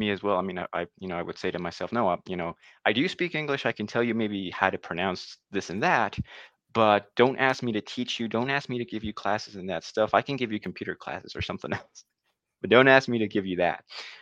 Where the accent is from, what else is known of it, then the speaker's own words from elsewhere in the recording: New Jersey, United States; moved away as an adult; now in Mexico; So I'm originally from New Jersey, USA. Been living, you know, born and raised there many years. Couple years back, came to Mexico for vacation with family.